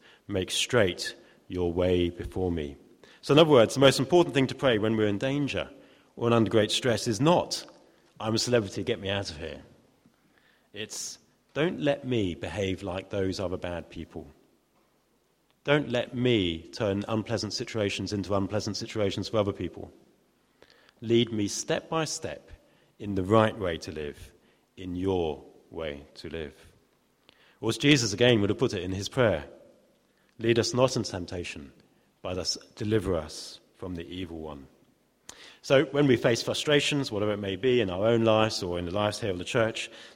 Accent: East of England, United Kingdom; I'm from Norfolk. You don't come from Norfolk without a few of these in your car.

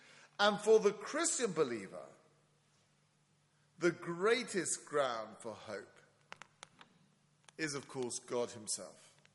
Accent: England, United Kingdom; As an Englishman, I've faced that despair many a time.

